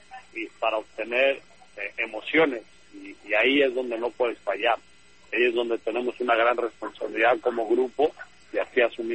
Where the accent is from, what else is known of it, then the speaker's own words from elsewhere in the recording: Mexico; yo soy de México